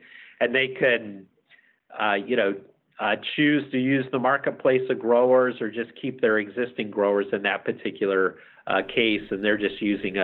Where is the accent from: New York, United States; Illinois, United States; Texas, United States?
Illinois, United States; Lawrenceville; I grew up in Southern Illinois in a small town called Lawrenceville, basketball powerhouse, back in the 70s and 80s.